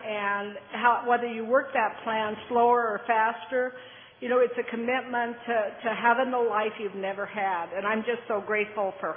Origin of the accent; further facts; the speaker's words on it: Sturgis, South Dakota, United States; I'm from Sturgis, South Dakota, and my wonderful sponsor's sitting up at the head table.